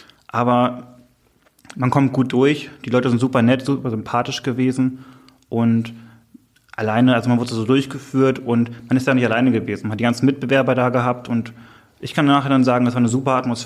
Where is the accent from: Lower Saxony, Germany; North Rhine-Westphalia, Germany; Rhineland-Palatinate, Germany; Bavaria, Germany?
Lower Saxony, Germany; ich komme ursprünglich aus Südniedersachsen